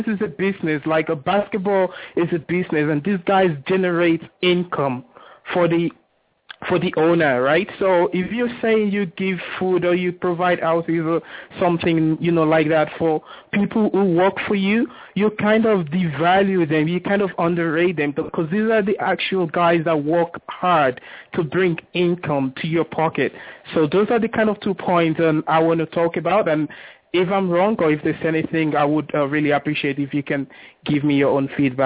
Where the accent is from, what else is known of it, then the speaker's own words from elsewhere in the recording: United Kingdom; now in Toronto, Canada; So I just happened to bump into your program, and I'm from the United Kingdom, so you probably, notice the accent